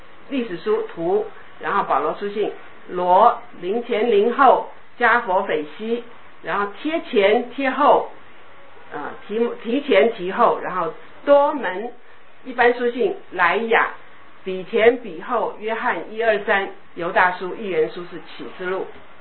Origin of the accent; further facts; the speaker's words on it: China; 我们中国人很多东西都有押韵